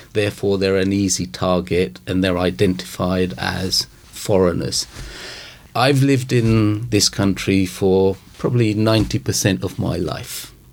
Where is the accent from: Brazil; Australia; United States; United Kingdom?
United Kingdom; accent: British; when I go to other countries, I'm immediately identified as British through my accent and my actions. However, when I'm here, because of my colour, I'm not always identified as British